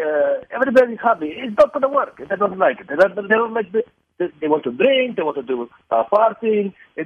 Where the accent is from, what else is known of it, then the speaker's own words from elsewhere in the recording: Saudi Arabia; I am from Saudi Arabia.